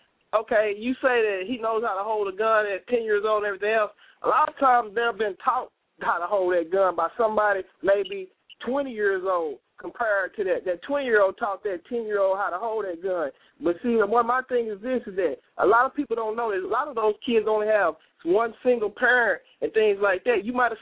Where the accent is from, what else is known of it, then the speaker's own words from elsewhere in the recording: Dallas, Texas, United States; born there; I know people that live in Dallas, I was born in Dallas.